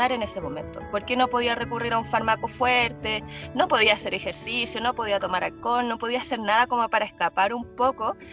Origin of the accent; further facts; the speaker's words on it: Pudahuel, Santiago Metropolitan, Chile; born there; yo nací en Pudahuel.